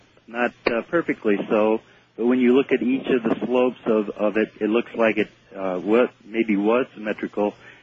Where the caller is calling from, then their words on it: West Chicago, Illinois, United States; from West Chicago.